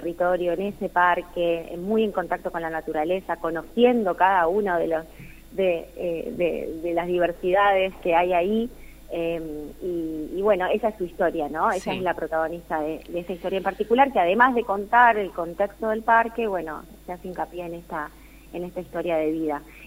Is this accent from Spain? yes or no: no; Rosario, Santa Fe, Argentina; que yo soy de Rosario